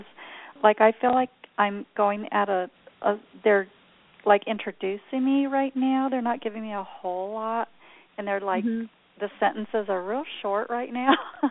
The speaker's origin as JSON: {"language": "English", "region": "Southwest", "country": "United States", "said": "I'm from the Southwest"}